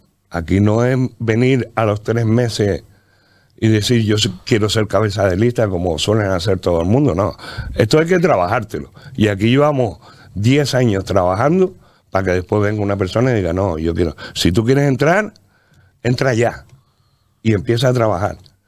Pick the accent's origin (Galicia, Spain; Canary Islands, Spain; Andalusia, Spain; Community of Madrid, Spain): Canary Islands, Spain; Tarajalejo; Soy de Tarajalejo y me preocupa ver mi municipio como está ahora mismo.